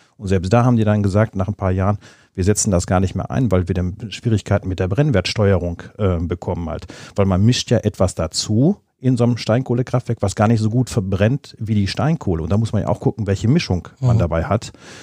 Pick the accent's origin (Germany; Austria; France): Germany; Gladbeck, North Rhine-Westphalia; ich komme ja aus Gladbeck